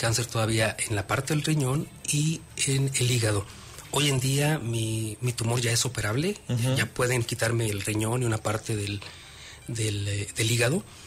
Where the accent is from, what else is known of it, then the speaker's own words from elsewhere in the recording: Jalpan de Serra, Querétaro, Mexico; Me dedico a las noticias en tele. allá en mi pueblo, en Jalpan de Serra.